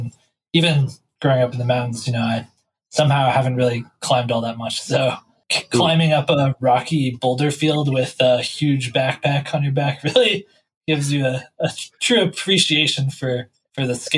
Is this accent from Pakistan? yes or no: no; Denver, Colorado, United States; I grew up in the foothills above Denver, so staring down from a few thousand feet above Denver and really staring at that open expanse